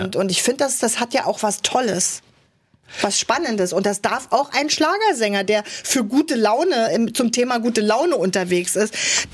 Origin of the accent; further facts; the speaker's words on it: East Germany, Germany; ich singe jetzt nur bei uns im Osten, weil ich mich da so wohlfühle.